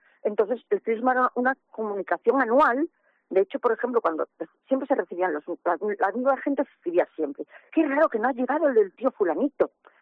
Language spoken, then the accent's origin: Spanish; Ferrol, Galicia, Spain; que me pidieron sobre mi infancia en Ferrol